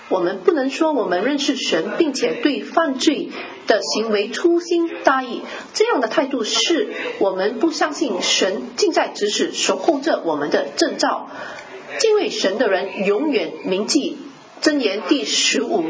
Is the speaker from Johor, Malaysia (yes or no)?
no; Kuala Lumpur, Malaysia; 我小时候在吉隆坡就读一所公教小学